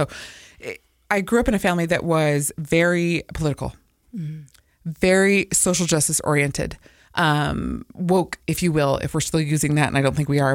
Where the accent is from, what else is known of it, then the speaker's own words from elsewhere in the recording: Provo, Utah, United States; also born or lived in Samoa; I grew up in Provo. I was born in Samoa and then moved here when I was one and grew up in Provo, a BYU Cougar fan.